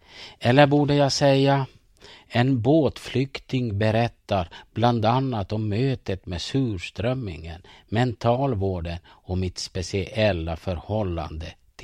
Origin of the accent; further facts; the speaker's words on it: Närpes, Ostrobothnia, Finland; moved away as an adult; now in Örnsköldsvik, Sweden; och är född och uppvuxen i Närpes i södra Österbotten i Finland. Och tillhör den minoritet som kallas finlandssvenskar. Och sedan 1987 är jag bosatt i Örnsköldsvik.